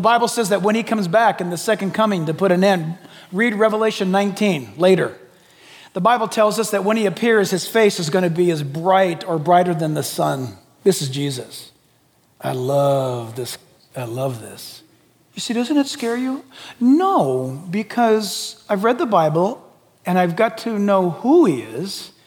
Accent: United States; I'm not just saying this because I'm an American.

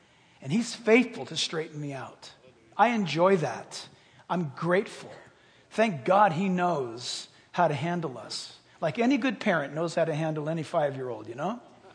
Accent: United States; Again, we are so American.

